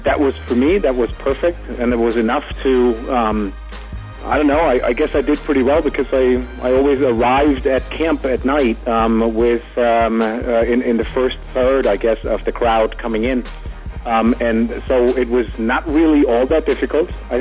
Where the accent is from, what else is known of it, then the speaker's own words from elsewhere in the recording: Philadelphia, Pennsylvania, United States; Yeah, so I'm from Pennsylvania, in the greater Philadelphia area.